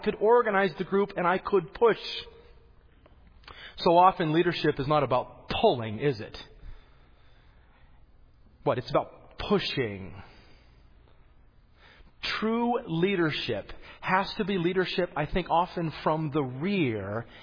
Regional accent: Rocky Mountains, United States; I was born and raised in the Rockies, and I love backpacking.

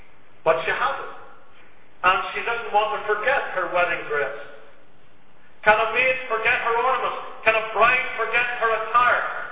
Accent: Belfast, Northern Ireland, United Kingdom; growing up in Belfast, I was living near the ocean, right by the water.

